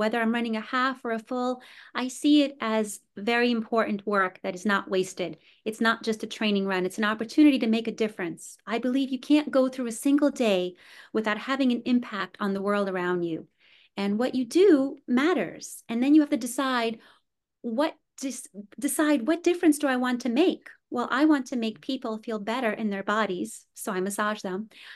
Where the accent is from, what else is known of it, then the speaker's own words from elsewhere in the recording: New York City, New York, United States; And then, of course, my hometown race, I'm pacing the New York City Marathon again.